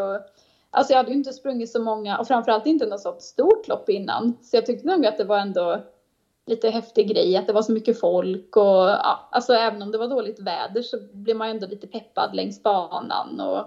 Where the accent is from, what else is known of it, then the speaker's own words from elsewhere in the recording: Åmål, Västra Götaland County, Sweden; då var jag hemma i Åmål en helg.